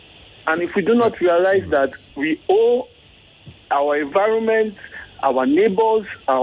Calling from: Igando, Lagos, Nigeria; I'm calling from Igondo.

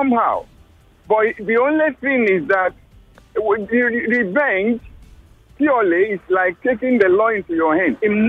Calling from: Ojo, Lagos, Nigeria

